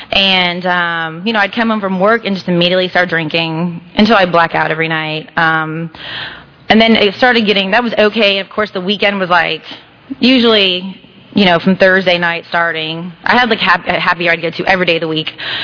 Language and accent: English; San Antonio, Texas, United States; my parents would order margaritas because I grew up in San Antonio and there's like margaritas everywhere.